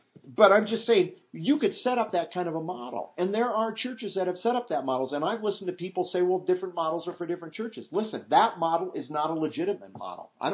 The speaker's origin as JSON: {"language": "English", "region": "Midwest", "country": "United States", "said": "The joke was, because I was from Norwegian country in the Midwest, if you had a potluck, you could be guaranteed just about everything was covered in white sauce and cheese."}